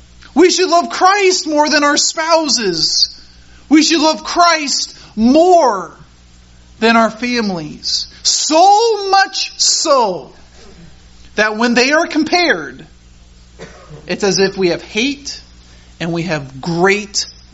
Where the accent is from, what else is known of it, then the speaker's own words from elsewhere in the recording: Colorado, United States; I love campfires. I grew up in Colorado. I went camping often.